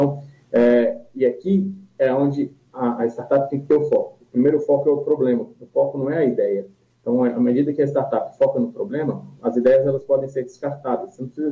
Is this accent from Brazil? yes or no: yes; Belo Horizonte, Minas Gerais, Brazil; eu sou mineiro de Belo Horizonte